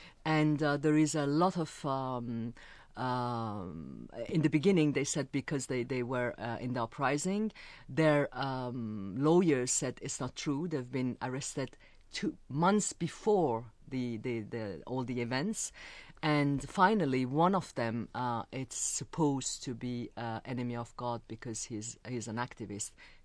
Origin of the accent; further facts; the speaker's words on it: France; it wasn't very easy for me because I was brought up in France. I'm very spontaneous and free woman, which sometimes shocked my compatriots.